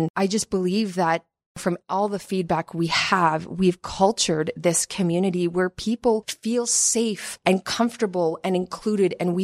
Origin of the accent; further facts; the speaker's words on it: Hamilton, Ontario, Canada; Born and raised in Hamilton, lived here for 36 years. Ward 2 and Ward 3 have been my home. I have built my businesses here. I went to Cathedral High School.